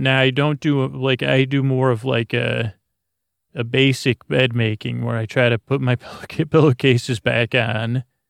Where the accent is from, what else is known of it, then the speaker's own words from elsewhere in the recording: Syracuse, New York, United States; let me take you all the way to Central New York to the 315 area code where I grew up in Syracuse, New York.